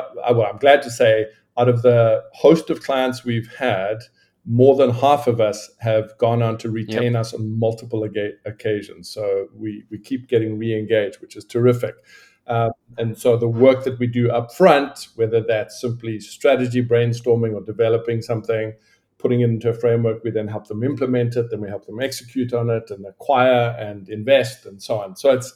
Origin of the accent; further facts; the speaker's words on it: South Africa; I grew up in South Africa